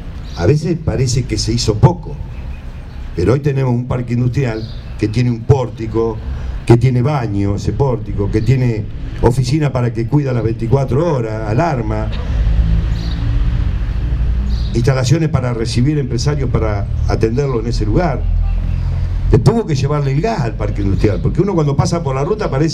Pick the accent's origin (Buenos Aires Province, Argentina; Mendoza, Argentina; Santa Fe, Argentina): Buenos Aires Province, Argentina; Benito Juárez; hablándole a mi pueblo, en Benito Juárez.